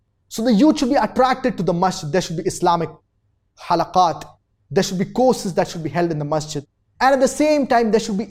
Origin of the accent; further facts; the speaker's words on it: Abuja, Federal Capital Territory, Nigeria; I'm a student from Abuja, Nigeria.